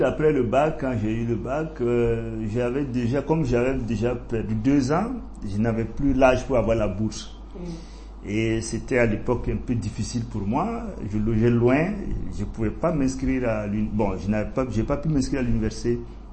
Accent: Bobo-Dioulasso, Hauts-Bassins, Burkina Faso; parce que notre dialecte, je ne le comprenais pas bien, puisque j'ai grandi à Bobo.

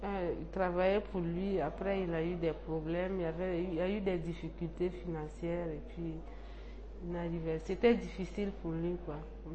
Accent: Ouagadougou, Centre, Burkina Faso; born there; Je suis née à Ouaga

